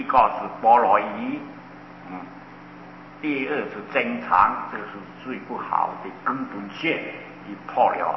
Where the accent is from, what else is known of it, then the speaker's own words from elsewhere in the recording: China; 可我们中国人啊，好像又是公共汽车哦